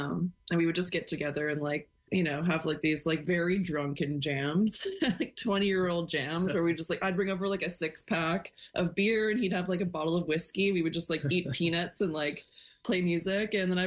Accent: Victoria, British Columbia, Canada; I am, actually. Yeah. I grew up in Victoria.

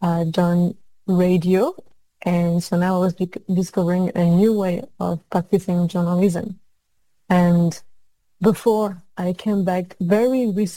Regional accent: Normandy, France; I come from Normandy in France, and I've been surrounded my whole childhood and adulthood by Canadian flags and Quebecois flags, because I've grown up in Juno Beach, so where the Canadian Army landed

